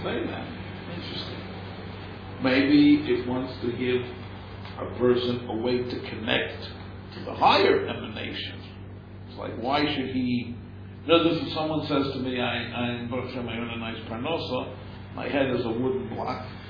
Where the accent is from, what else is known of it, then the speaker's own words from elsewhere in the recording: New York, United States; Rabbi Stein from Rehovos, we grew up together on the Lower East Side.